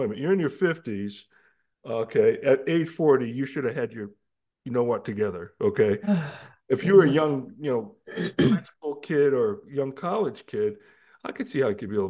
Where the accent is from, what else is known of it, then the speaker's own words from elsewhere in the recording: Glastonbury, Connecticut, United States; moved away; Matter of fact, my hometown in Glastonbury, Connecticut, where I moved from to here, I escaped the communist state of Connecticut